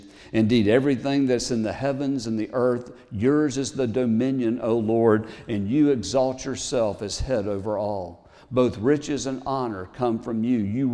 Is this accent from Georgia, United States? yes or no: yes; Thomasville, Georgia, United States; we grew up in Thomasville and quite often go to Tallahassee to go out and eat or whatever.